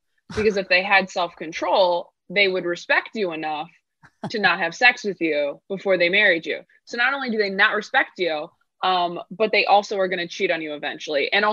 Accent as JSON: {"language": "English", "region": "California", "country": "United States", "tie": "born or raised there", "also_born_or_lived": "Riverside County"}